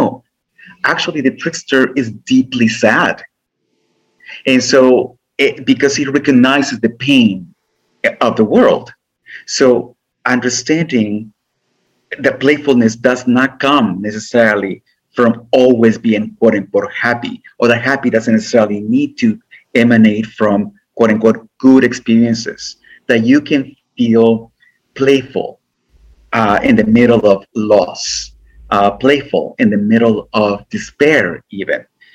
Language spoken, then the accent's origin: English; Guatemala; growing up in Guatemala, you know, with these restrictions of being from a poor family, having so many limitations, and not having a father, etc.